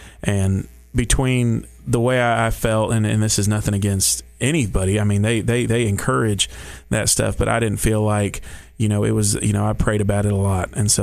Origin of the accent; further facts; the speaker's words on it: Dominican Republic; now in United States; So I said, no, I grew up in the Dominican.